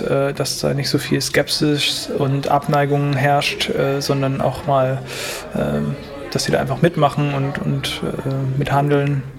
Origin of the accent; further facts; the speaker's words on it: Brandenburg, Germany; born there; now in Neu-Ulm, Germany; ich bin 26 Jahre alt und komme gebürtig aus Brandenburg und lebe aktuell in Neu-Ulm und wohne zurzeit allein